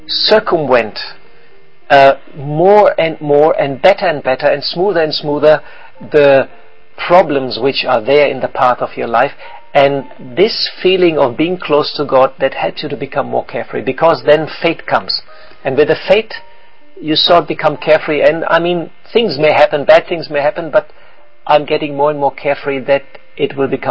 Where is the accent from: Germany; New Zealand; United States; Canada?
Germany; I come from Germany, which you grow up with being a careful person.